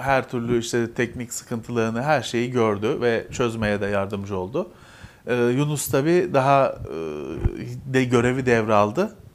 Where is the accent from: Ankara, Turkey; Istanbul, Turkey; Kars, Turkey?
Istanbul, Turkey; Bakırköy; Ya ben Bakırköylüyüm.